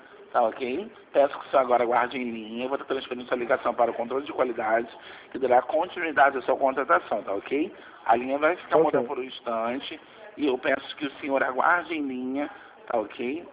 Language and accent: Portuguese; Nova Iguaçu, Rio de Janeiro, Brazil; sou de Nova Iguaçu.